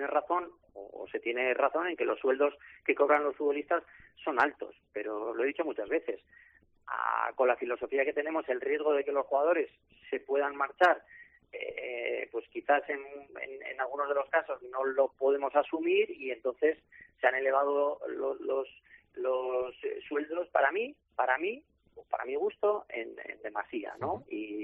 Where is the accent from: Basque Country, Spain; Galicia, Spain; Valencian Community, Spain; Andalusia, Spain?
Basque Country, Spain; Loiu; si soy valiente y no soy de Bilbao Centro, sí que soy del Oyu, que tenemos aeropuerto internacional